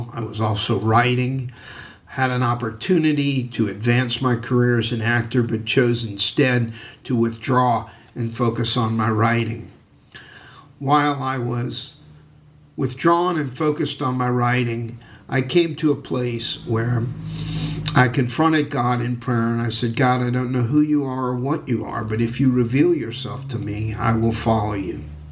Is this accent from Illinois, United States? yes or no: no; New Orleans, Louisiana, United States; born there; moved away as an adult; now in Saltville, United States; I am a pastor in Saltville, Virginia. It wasn't always the case. I was born in New Orleans, Louisiana. By the time I left home at 17 to go into the military